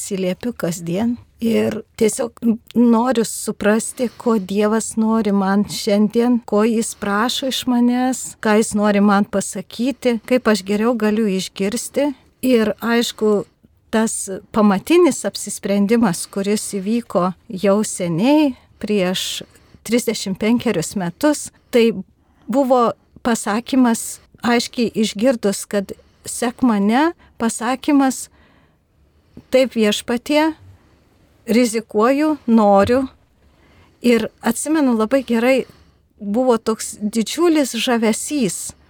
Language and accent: Lithuanian; Samogitia, Lithuania; esu iš Žemaitijos